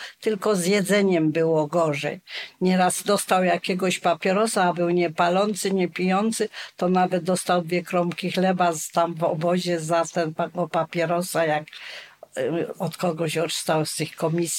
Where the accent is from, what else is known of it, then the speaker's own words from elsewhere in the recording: Jarocin, Greater Poland Voivodeship, Poland; Oboje rodzice pochodzą z Wielkopolski, ale tato z Jarocina, a mama z Dolska, powiat Śrem.